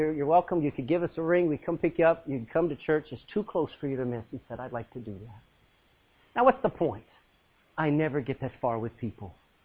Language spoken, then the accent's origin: English; Texas, United States; moved away as an adult; now in Ireland; I says, no, I'm from Texas. I've been here 19 years, raised 5 kids, and I love Ireland.